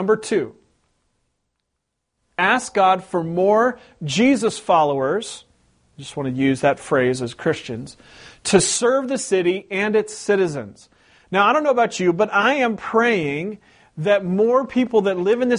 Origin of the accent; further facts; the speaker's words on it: West Coast, United States; Just because I'm from the West Coast, don't think I'm blind to that.